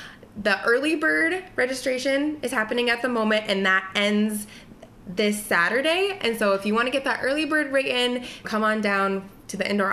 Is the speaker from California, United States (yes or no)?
no; Sioux City, Iowa, United States; now in Pella, United States; I'm originally from Sioux City, but I've lived in Pella the last 3 years, and I have worked here.